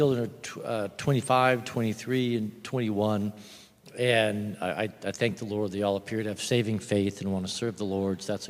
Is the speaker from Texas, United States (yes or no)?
no; Anchorage, Alaska, United States; growing up in Anchorage, Alaska, it wasn't a Christian culture, but it was much more traditional, even in Alaska